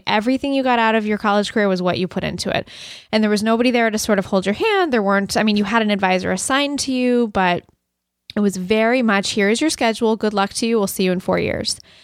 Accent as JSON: {"language": "English", "town": "Brookline", "region": "Massachusetts", "country": "United States", "tie": "born or raised there", "said": "So in my town growing up, I grew up in Brookline in Massachusetts. Yay, Brookline. Love that town."}